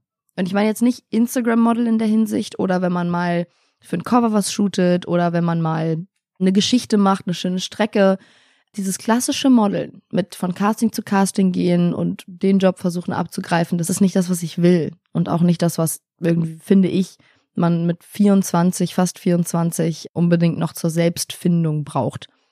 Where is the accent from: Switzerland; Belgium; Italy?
Italy; Ich meine, ich bin in Italien aufgewachsen